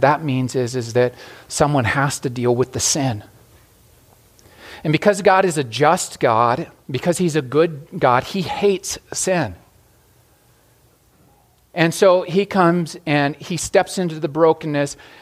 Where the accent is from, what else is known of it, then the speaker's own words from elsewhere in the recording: Glendive, Montana, United States; I grew up in Glendive, and at a little camp in eastern Montana, I heard for the first time what Jesus had done for me.